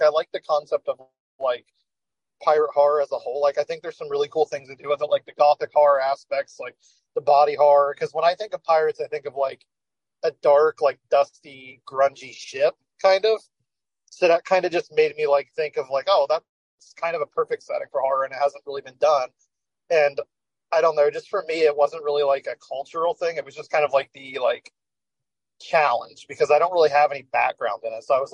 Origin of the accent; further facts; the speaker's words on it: West Virginia, United States; I'm from West Virginia, so like there's not a lot of pirate stuff here.